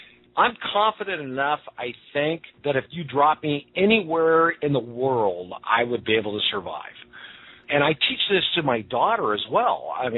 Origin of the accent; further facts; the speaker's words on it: Pacific Northwest, United States; I came from the Pacific Northwest, where I was trained in the woods, and of course, in Washington State, for instance, there's a lot of water.